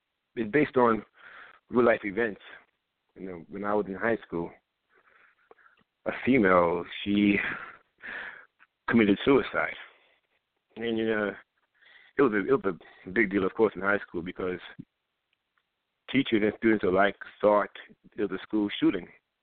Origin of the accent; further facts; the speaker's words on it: Brooklyn, New York, United States; now in Far Rockaway, United States; I was born in Brooklyn, East New York, but in 2004 I moved to Far Rockaway, Queens, and ever since then I've been living in Far Rockaway since 2004.